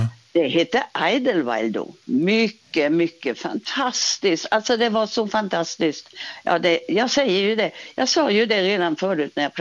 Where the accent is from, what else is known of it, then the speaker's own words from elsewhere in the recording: Värnamo, Jönköping County, Sweden; Jag bor i Värnamo nu och där, det är min hemstad.